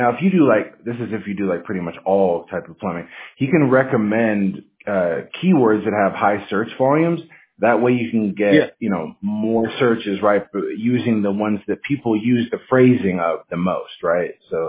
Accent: Washington, United States; Yeah, I'm from Washington State, so I mean I'm used to the rain

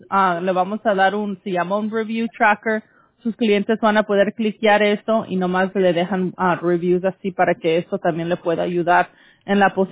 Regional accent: California, United States; born there; en mi familia, ellos vienen de Guadalajara, ahí en Jalisco. Yo aquí nací, en California.

